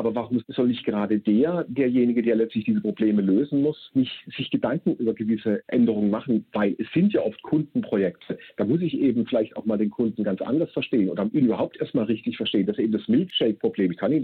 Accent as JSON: {"language": "German", "region": "Baden-Württemberg", "country": "Germany", "said": "Ich komme ja hier aus Baden-Württemberg"}